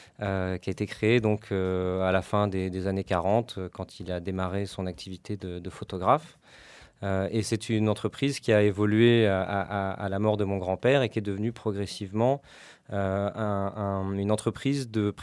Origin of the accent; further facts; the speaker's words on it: Aix-en-Provence, Provence-Alpes-Côte d'Azur, France; Moi je suis né à Aix-en-Provence, mes parents avaient émigré dans les Bouches-du-Rhône pour monter une crêperie bio à l'époque.